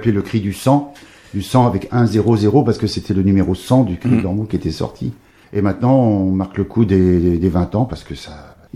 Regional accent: Grand Est, France; Moi, je suis un migrant de l'intérieur de la France. Je venais d'Alsace.

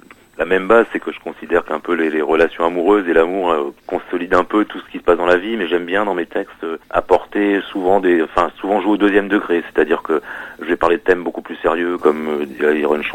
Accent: Glomel, Brittany, France; Ouais, le centre Bretagne, c'est ma région. Ouais, je suis de Glomel, qui est un vraiment, vraiment centre de Bretagne, qui est dans les Côtes d'Armor.

